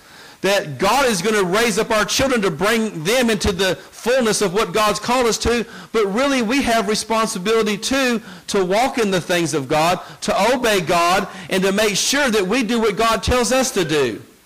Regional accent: the South, United States; Hey, I'm from the South, though.

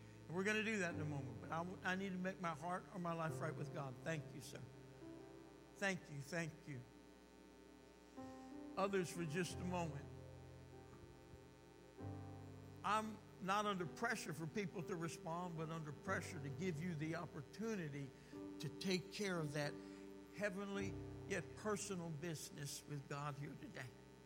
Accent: New Jersey, United States; Because of my background, I'm Jewish from New Jersey, as unchurched and unreached as anybody in a dark jungle on the other side of the planet.

